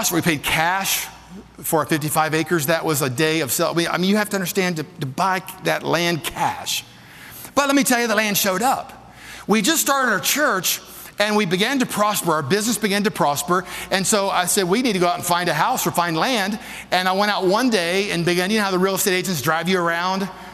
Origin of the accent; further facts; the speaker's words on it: Ohio, United States; It's just growing up in Ohio, they have big barns.